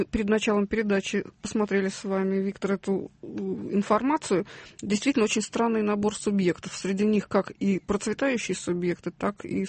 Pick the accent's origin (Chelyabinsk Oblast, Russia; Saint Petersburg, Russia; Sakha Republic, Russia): Saint Petersburg, Russia; мы петербуржцы считаем первой столицей